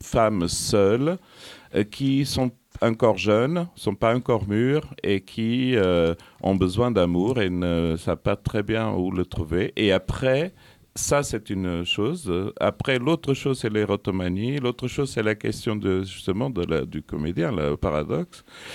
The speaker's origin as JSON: {"language": "French", "country": "Portugal", "said": "Parce que, en tant que Portugais, j'ai bien l'habitude de ça, justement."}